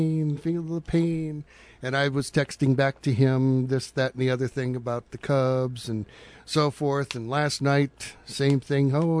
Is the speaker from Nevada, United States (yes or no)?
no; Chicago, Illinois, United States; born there; Now, I was born in Chicago. Cub fan from the very start.